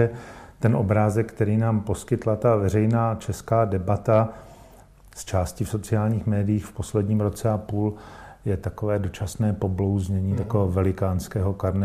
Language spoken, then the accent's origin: Czech; Prague, Czechia; now in Brno, Czechia; a to já říkám vlastně jako původem Pražák